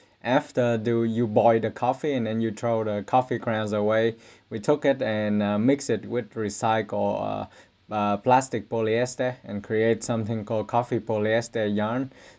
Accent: Ho Chi Minh City, Vietnam; moved away as an adult; now in Finland; I was born and raised in Ho Chi Minh City, the largest city in Vietnam. It used to be called Saigon. And I came here as like a foreign student. Actually, both me and my co-founders, we are originally from Vietnam

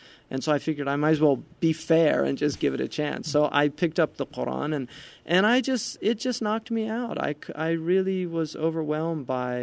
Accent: California, United States; I grew up in the Bay Area, and I'm from a pretty eclectic family.

